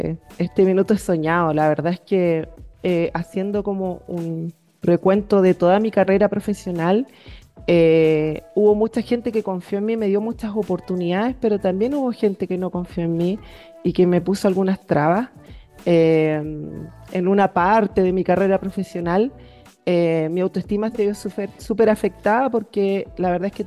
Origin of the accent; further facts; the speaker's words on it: Chile; quizás nosotros como Chile, como chilenos, no estamos tan mal como el resto de Latinoamérica